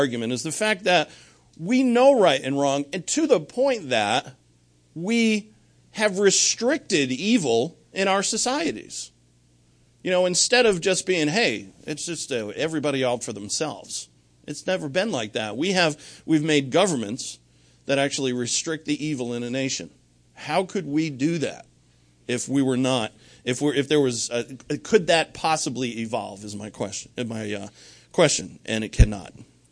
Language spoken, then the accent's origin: English; United States; And it makes me very proud as an American to know that.